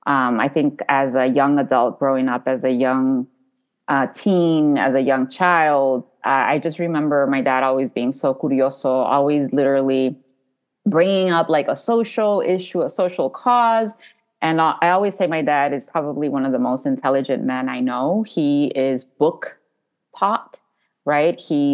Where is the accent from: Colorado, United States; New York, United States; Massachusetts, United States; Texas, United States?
Texas, United States; El Paso; born there; so I was born in El Paso, Texas. So I'm a fronteriza child. And I always say I also have roots at the U.S.-Mexico border.